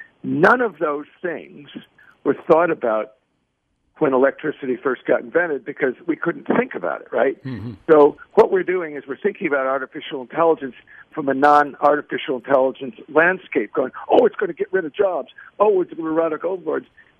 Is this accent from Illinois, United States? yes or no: yes; Chicago, Illinois, United States; I grew up in Chicago, so I rooted for the White Sox.